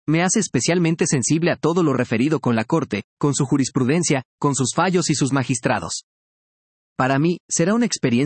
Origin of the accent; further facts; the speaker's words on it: Peru; Como peruano, mi compromiso es realizar una labor de la cual el país se sienta satisfecho.